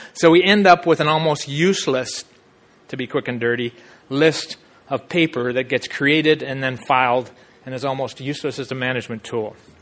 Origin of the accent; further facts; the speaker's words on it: Canada; moved away; And I've been doing risk management mining since I came here from Canada in late 80s.